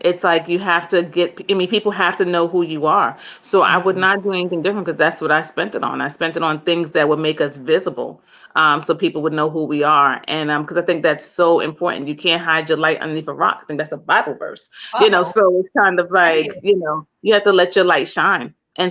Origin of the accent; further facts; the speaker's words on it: Jamaica; I am Jamaican, and so you will see me on a beach somewhere at least times a year.